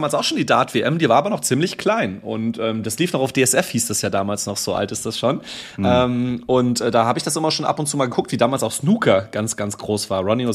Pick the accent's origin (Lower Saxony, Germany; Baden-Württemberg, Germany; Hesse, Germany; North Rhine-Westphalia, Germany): Hesse, Germany; Burkauen; also born or lived in Frankfurt; ich bin ja zwar in Frankfurt geboren, aber in Osthessen, der Ort heißt Burkauen, das ist so in der Nähe von Fulda, könnt ihr mal googeln, ganz nette Gegend da, aber da ist halt natürlich nicht viel